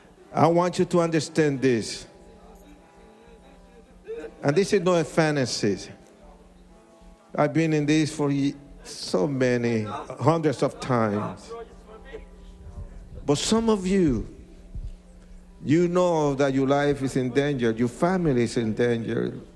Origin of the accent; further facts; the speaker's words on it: New York, United States; now in Colorado Springs, United States; and I'm a New Yorker, really, regardless if I live in Colorado Springs.